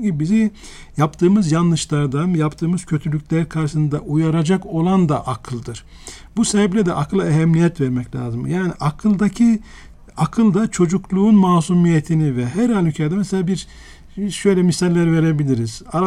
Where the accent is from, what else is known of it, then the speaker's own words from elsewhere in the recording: İskenderun, Hatay, Turkey; Ben çocukken İskenderun'da ev sahibinin çocukları simit satarlardı.